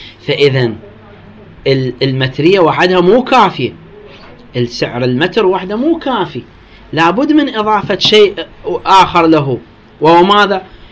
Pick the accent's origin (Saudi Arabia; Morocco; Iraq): Iraq; بس إحنا عندنا في العراق البيض يباع بالعد،